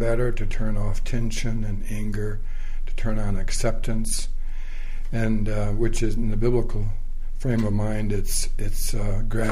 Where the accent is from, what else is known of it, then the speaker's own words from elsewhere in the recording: Michigan, United States; also born or lived in Iowa; No, I was born in Iowa and grew up in Michigan. And I went to Christian schools and Calvin College in Grand Rapids.